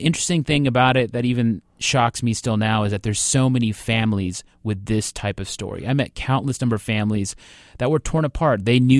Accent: Washington, United States; a lot of parents here, you know, that I grew up with in Eastern Washington

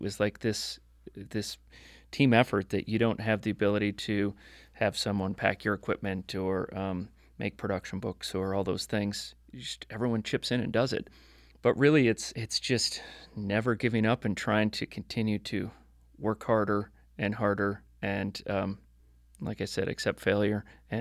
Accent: Montana, United States; we would kind of have to whisper that we're from Montana.

